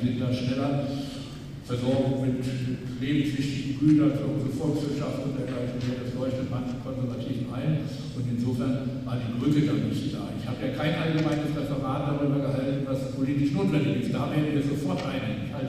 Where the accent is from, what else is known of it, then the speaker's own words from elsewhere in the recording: Upper Rhine, Germany; Ich komme aus dem Oberrheingebiet